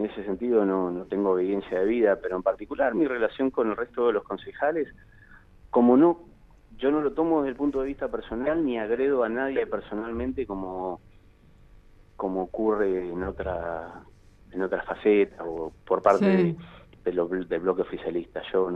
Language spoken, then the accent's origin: Spanish; General Roca, Río Negro, Argentina; Yo soy de Roca y pienso en vivir una Roca más linda, más sostenible.